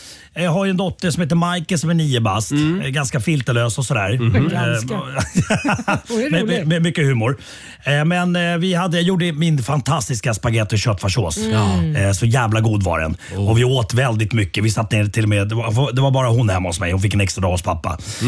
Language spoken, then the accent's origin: Swedish; Finland; Jag är finne, vet du. Fan, det är sommar för oss nu.